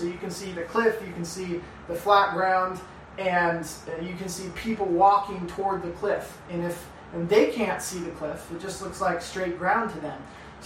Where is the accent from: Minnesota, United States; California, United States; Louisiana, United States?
California, United States; Hanford; growing up in Hanford in the Valley, there's fog all the time.